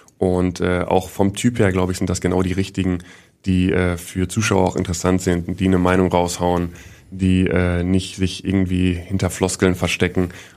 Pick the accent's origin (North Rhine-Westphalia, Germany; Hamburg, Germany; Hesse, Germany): Hamburg, Germany; als Hamburger, glaube ich, wünscht sich jeder, dass beide Vereine auch in der ersten Liga spielen.